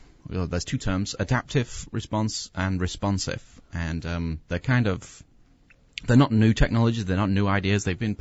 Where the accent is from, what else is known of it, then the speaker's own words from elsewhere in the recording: London, United Kingdom; now in Oshkosh, United States; No, I'm not. I'm from London.